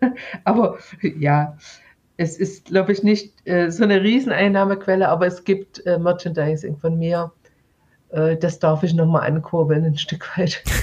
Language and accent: German; East Germany, Germany; Ich bin ja im Osten Deutschlands aufgewachsen und da gibt es nochmal so Besonderheiten